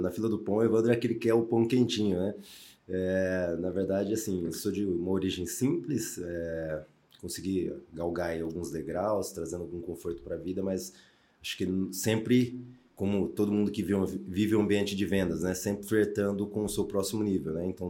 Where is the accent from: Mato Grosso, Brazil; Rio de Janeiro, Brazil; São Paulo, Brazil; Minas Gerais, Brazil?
São Paulo, Brazil; Bauru; Sou do interior também, né? Aqui de Bauru, mais para dentro do estado ainda.